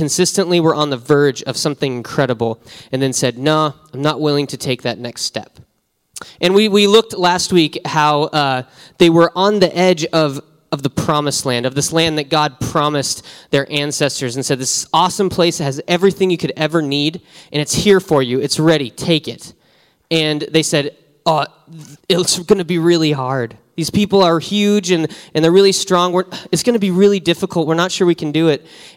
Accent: Wyoming, United States; I grew up in Wyoming. We did that a lot.

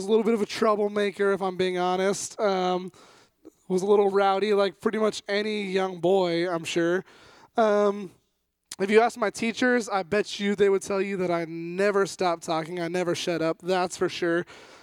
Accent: Modesto, California, United States; I'm 20 years old. I was born and raised here in Modesto, California, all that fun stuff.

